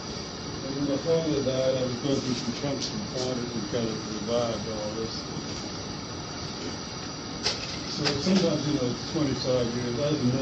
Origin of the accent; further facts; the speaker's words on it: the South, United States; growing up in the South as I did at that time